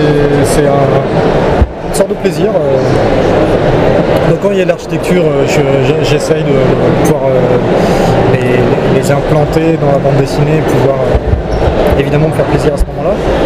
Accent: Brittany, France; Bon, moi je suis breton, j'ai la chance d'avoir ça à portée de la main.

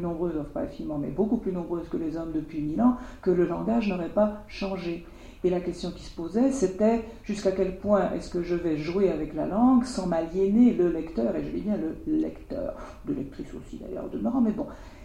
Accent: Quebec, Canada; moi, je sais qu'en tant que Québécoise

